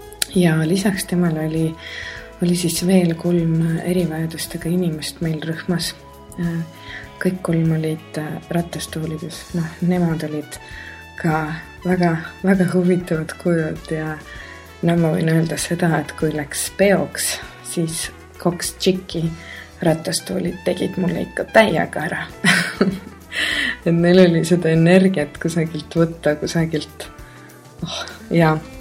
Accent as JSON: {"language": "Estonian", "town": "Tartu", "region": "Tartu County", "country": "Estonia", "also_born_or_lived": "London", "lives_now": "Tallinn, Estonia", "said": "Mina olen noor jazzlaulja, ma olen pärit Tartust. Kuid aastast 2007 ma elan Tallinnas."}